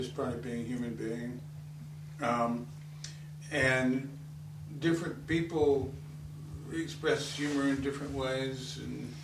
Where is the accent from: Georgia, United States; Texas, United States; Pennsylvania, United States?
Texas, United States; Fort Worth; also born or lived in Santa Fe; I lived in Santa Fe with Clay and his mother. The summer of 92 to the summer of 93, and I come from Fort Worth, Texas, so there's so many old friends here